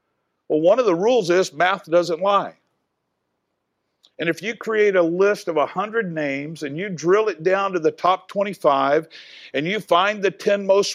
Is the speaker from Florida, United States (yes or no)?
no; San Antonio, Texas, United States; I'm from San Antonio, and I appreciate it.